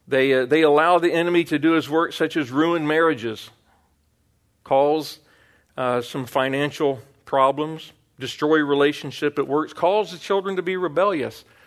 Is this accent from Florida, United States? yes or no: yes; Florida, United States; I grew up in Florida, right next to Kennedy Space Center. I went to a school called Astronaut High School.